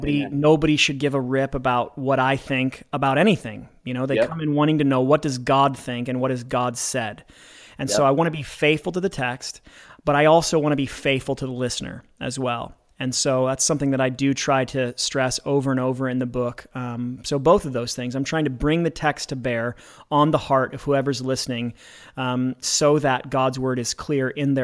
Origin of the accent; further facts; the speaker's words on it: Corvallis, Oregon, United States; now in Chicago, United States; I'm not. I'm originally from Corvallis, Oregon, but my dad was in the military. We moved all over the place, and Chicago's the longest that I lived in any one place.